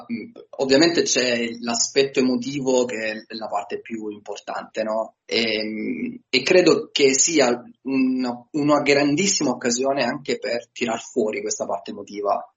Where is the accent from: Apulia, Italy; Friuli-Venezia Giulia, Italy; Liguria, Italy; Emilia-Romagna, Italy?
Apulia, Italy; che racconta la mia terra di origine, che è il Salento.